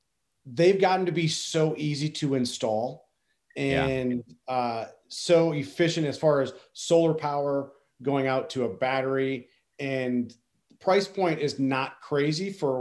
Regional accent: Minnesota, United States; So where I grew up in West Central Minnesota, we were out at some family friend's place and they raised livestock

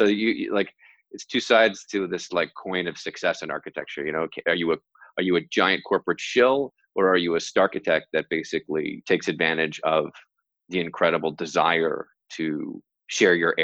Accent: Toronto, Ontario, Canada; I come from Toronto, it's a city in Canada.

